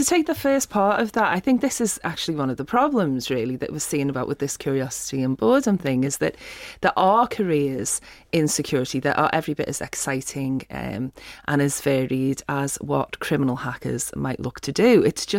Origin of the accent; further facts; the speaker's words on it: Liverpool, North West England, United Kingdom; I got into this basically as a kid growing up in Liverpool with not an awful lot to do.